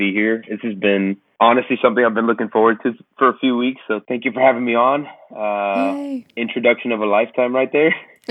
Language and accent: English; Miami, Florida, United States; now in Nashville, United States; born and raised in Miami all my life. My entire family is here, all my friends here. My whole existence has been surrounded by Miami, Florida. And I made the move to Nashville last year